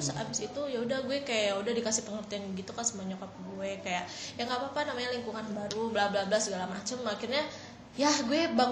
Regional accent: Pematang Siantar, North Sumatra, Indonesia; also born or lived in Medan; gue lahir di Sumatera Barat, tapi gue dibesarkan di tanah Sumatera Utara gitu loh. Jadi gue dari kelas 2 SD sampai gue SMA itu di Sumatera Utara, tapi pindah dari Pematang Siantar, gue pindah ke Medan.

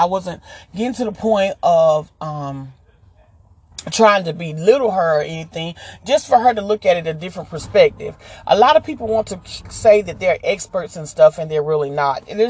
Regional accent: the South, United States; I'm from the South. I've been up South, North, East, and West.

